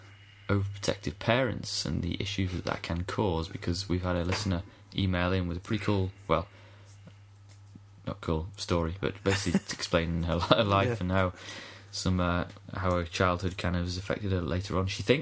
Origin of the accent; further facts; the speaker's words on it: Bebington, North West England, United Kingdom; He was from the Wirral. He's from Hoylake. I'm from Bebbington.